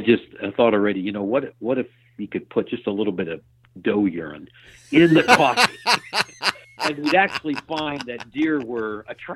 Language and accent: English; Hartville, Ohio, United States; Well, and until I was 10 years old, I grew up in Hartville, Ohio, which is between Akron and Canton, Ohio.